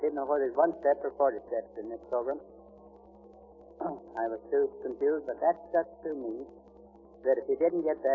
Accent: Kansas, United States; moved away; oh, by the way, I'm a Jayhawker. I was born in Kansas.

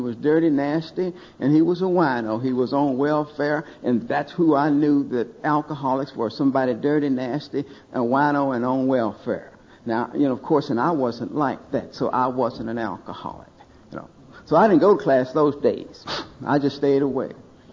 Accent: Oklahoma, United States; I have seven brothers and sisters, and we're kind of poor, and we're from Oklahoma.

